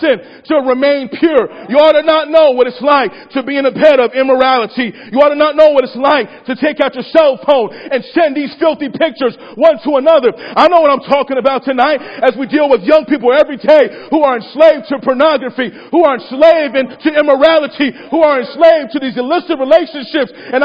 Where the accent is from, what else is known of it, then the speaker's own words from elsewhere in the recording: California, United States; I'm in Michigan, baby. This ain't California. Come on now. And so I can say that because I am from California.